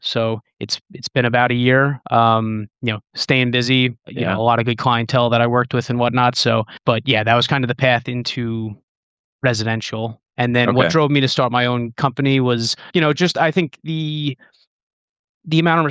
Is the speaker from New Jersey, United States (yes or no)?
no; New York, United States; And I grew up in Nassau County. It's a lot of your three-bedroom ranches, conventional construction.